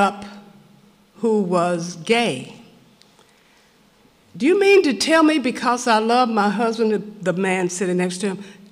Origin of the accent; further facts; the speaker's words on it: Knoxville, Tennessee, United States; born there; I knew that even though I was born in Knoxville Colored Hospital, I knew a God who cared much more about me than society did.